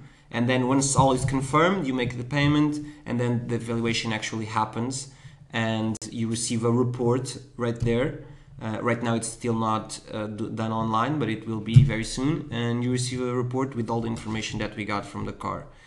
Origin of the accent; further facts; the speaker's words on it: Lisbon, Portugal; So, I'm 21. I'm from Lisbon.